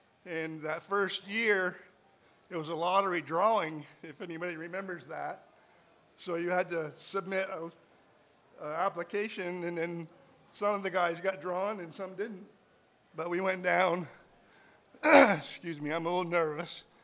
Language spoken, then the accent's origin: English; Waterbury, Vermont, United States; I'm from Waterbury, Vermont.